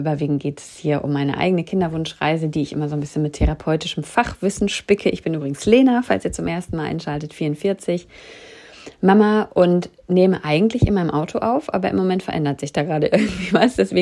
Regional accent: Bochum, North Rhine-Westphalia, Germany; Da bin ich in meiner Heimat unterwegs gewesen, in Bochum

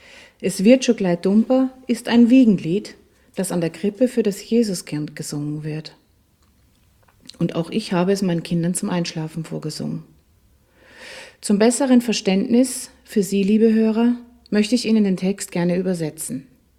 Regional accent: Schärding, Upper Austria, Austria; Ich bin in Schärding in Oberösterreich aufgewachsen, ein wunderschönes barockes Städtchen an der Grenze zu Deutschland.

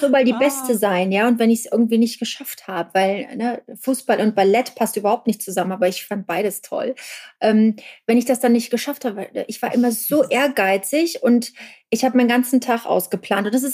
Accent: East Germany, Germany; ich bin in der DDR groß geworden

